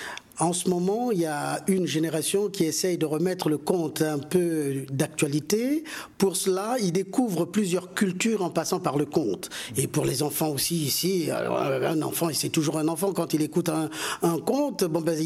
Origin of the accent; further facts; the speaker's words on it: Republic of the Congo; moved away as an adult; now in Paris, France; Je suis né au Congo, j'ai grandi, je suis resté au Congo jusqu'à 24 ans.